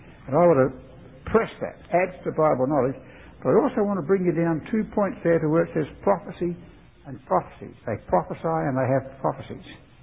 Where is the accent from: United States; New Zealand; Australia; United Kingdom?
Australia; where we come from, we say Australia. People say, "Oh yes, that's over near Poland, isn't it?" No, we are not from Austria. We are from Australia.